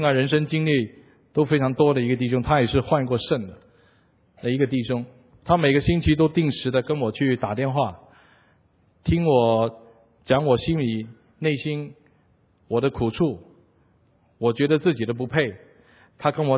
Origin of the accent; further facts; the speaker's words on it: Hong Kong; 因为我成长在香港的地方